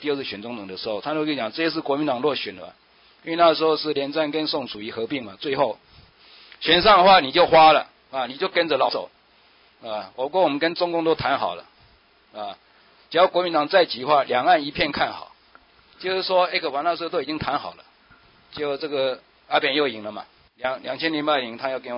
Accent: Taiwan; 我们台湾人

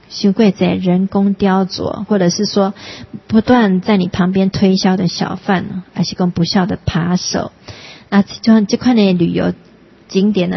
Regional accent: Taiwan; born there; 我们生在台湾

